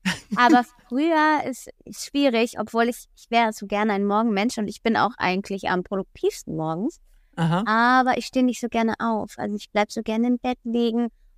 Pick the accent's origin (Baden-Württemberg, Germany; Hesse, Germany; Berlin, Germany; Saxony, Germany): Berlin, Germany; Ich komme aus Berlin, nicht aus Bayern, aber ich bin oft in Bayern.